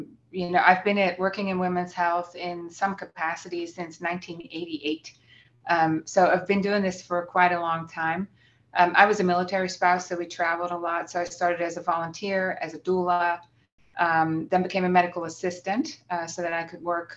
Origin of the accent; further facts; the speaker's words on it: Netherlands; now in United States; in the United States, I'm from Holland originally.